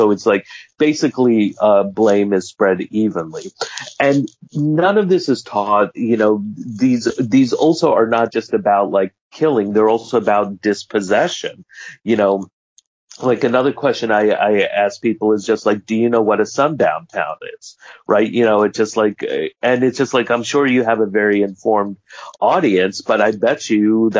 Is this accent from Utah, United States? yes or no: no; New York, United States; You know, I'm from New York, and it's just like Trump has always been a joke, a con man.